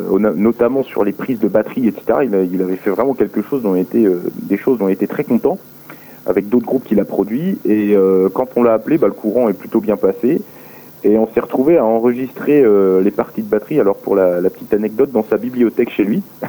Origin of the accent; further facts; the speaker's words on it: Belfort, Bourgogne-Franche-Comté, France; Alors, on est de Belfort, en Franche-Comté.